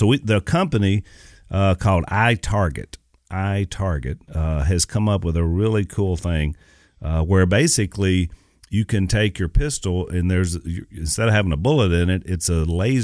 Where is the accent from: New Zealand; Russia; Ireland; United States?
United States; Virginia; And then I said, well, Mr. Phil, I'm from Virginia.